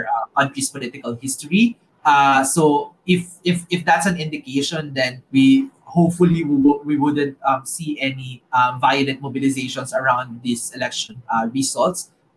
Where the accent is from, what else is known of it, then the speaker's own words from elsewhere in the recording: Philippines; So as a Filipino, I would like to say that I hope that I hope that we can move forward as a country with this particular results.